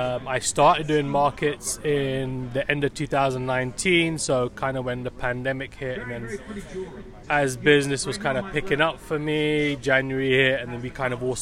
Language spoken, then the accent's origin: English; Sierra Vista, Arizona, United States; I'm from Sierra Vista.